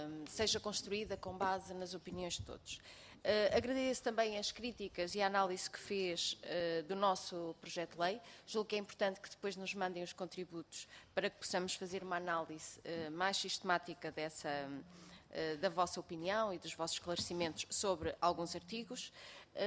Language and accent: Portuguese; Bragança, Portugal; eu sou do distrito de Bragança, e portanto conheço bem esta realidade